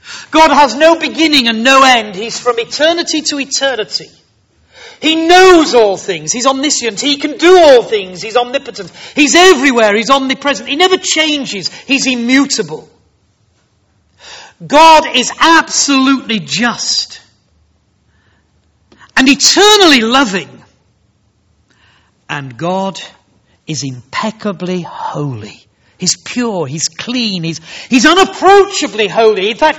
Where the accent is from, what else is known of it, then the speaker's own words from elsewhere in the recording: Yorkshire and the Humber, United Kingdom; And I am a Yorkshireman, and that seemed a lot to me